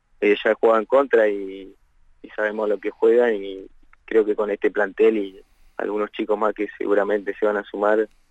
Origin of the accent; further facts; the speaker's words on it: Centenario, Neuquén, Argentina; born there; Sí, yo soy nacido en Centenario